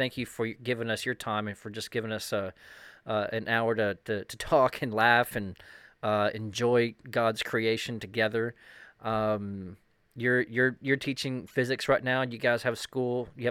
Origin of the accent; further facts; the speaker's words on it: Texas, United States; moved away as an adult; I grew up in East Texas, being thrust into a salad bowl of religion. And when I moved to Hong Kong in my 20s